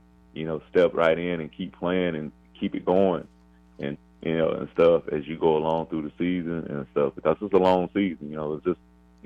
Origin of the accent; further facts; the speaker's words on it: Easley, South Carolina, United States; I still, you know, still my hometown, so I'm always still say … from Easley.